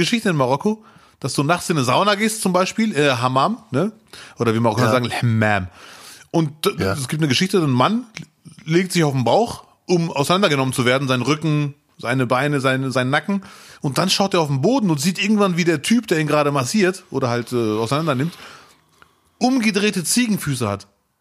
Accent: Bielefeld, North Rhine-Westphalia, Germany; Ich bin ja Bielefelder.

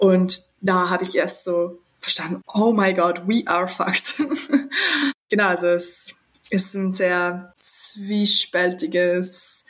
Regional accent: Vorarlberg, Austria; moved away as an adult; now in Vienna, Austria; bald jetzt 23 Jahre alt. Ich bin aufgewachsen in Vorarlberg, in diesem ganz kleinen Zipfelchen in Österreich, an der Grenze zur Schweiz, und bin dann mit 18 Jahren nach Wien gezogen, um dort Soziologie zu studieren.

